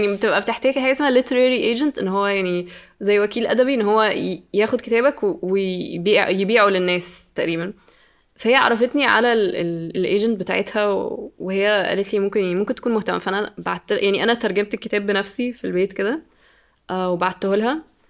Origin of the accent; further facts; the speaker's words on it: Egypt; احنا كمصريين ما احنا بنقرأ كتب مترجمة طول الوقت